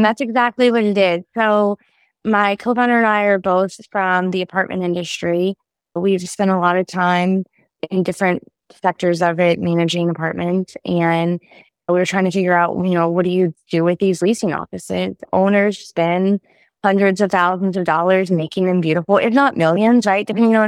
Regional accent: New Orleans, Louisiana, United States; now in Salt Lake City, United States; I am from New Orleans originally. I live in Salt Lake City.

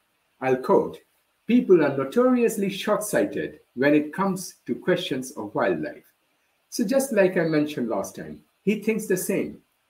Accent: India; I'm originally from India, which is also a Commonwealth nation.

